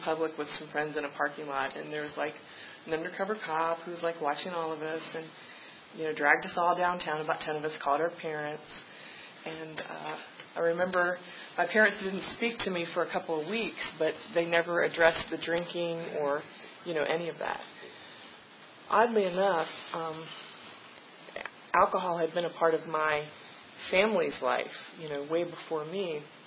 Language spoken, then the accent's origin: English; Virginia, United States; I grew up in Fluviana County. Some of you may have heard of that. They like their beer, and I like my beer.